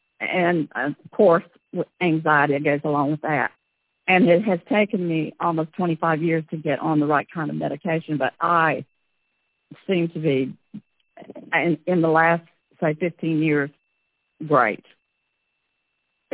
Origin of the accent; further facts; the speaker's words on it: South Carolina, United States; as you can tell, probably, I'm from South Carolina.